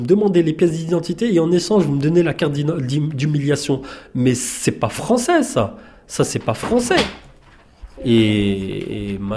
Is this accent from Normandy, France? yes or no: no; Annecy, Auvergne-Rhône-Alpes, France; je suis fier d'Annecy, et de me faire quitter Annecy, là où je suis né, là où j'ai grandi, ces ruelles, ces rues, le lac